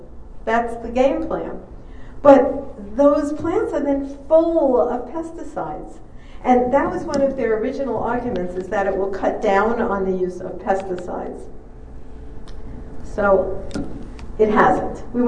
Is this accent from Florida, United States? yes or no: yes; Florida, United States; They're about to release in Florida, my home state, millions of genetically modified mosquitoes.